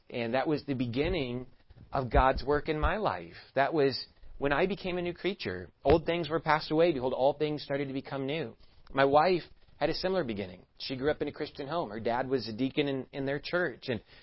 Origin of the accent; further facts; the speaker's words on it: California, United States; We come from Southern California and move all the way across the country